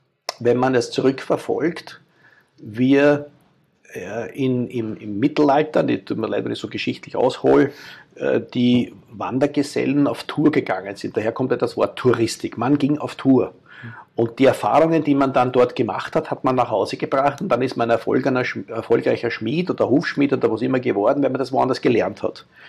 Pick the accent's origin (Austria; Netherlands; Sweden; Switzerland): Austria; Ich sehe mich also nicht als Österreicher oder Europäer. Ich bin jemand mit österreichischem Background und mit Kultur, mit dem ich aufgewachsen bin